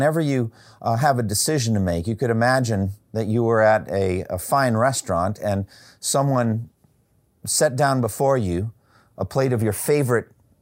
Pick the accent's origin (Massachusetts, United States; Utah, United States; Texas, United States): Massachusetts, United States; Boston; For me, I grew up in Boston, and I'm a big Red Sox fan.